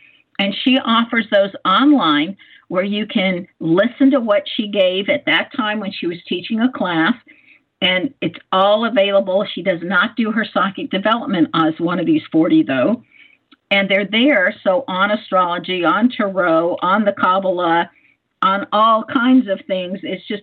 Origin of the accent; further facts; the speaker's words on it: California, United States; also born or lived in Tokyo, Japan; Now, I grew up in California, experienced plenty of earthquakes. I was living in Tokyo, Japan, when a big earthquake went off.